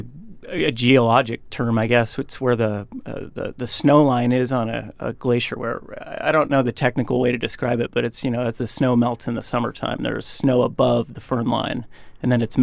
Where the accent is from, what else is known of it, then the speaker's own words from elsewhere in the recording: Alaska, United States; I grew up in Alaska.